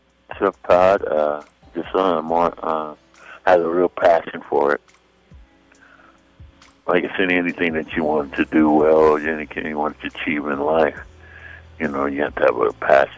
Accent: Oakland, California, United States; moved away as an adult; also born or lived in Waxahachie / Salt Lake City; I'm from Oakland, California. I was born in Dallas, Waxahachie, Texas, but my mom moved to Oakland, California when I was about 4 years old, 4 or 5 years old.

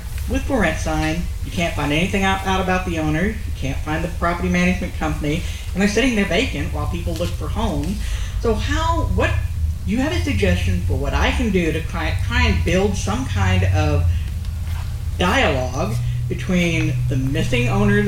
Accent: McMinnville, Oregon, United States; I'm from McMinnville, Oregon.

